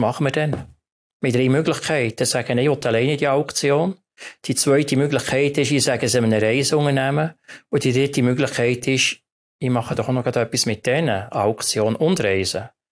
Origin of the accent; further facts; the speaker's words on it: Bern, Switzerland; Das Bernbiet als Berner.